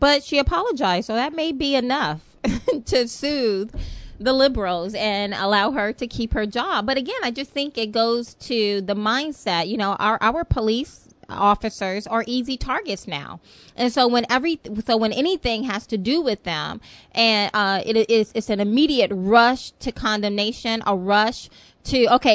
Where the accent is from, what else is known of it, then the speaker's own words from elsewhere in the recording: the South, United States; So, but, you know, hey, I take ownership. I'm from the South. So you may. So if you guys hear whole syllables missing, then, you know, just kind of chuck it up to the fact that, you know, hey. It's my roots.